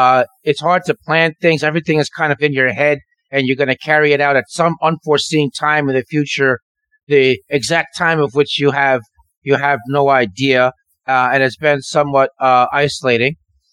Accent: Peekskill, New York, United States; we lived smack dab in the middle of the city. You know, Peekskill's a city, but I mean, it's kind of deceptive to use the word city.

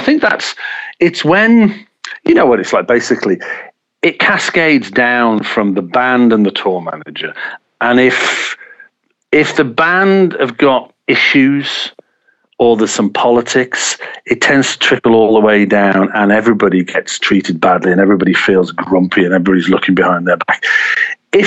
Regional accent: England, United Kingdom; born there; I was born in England.

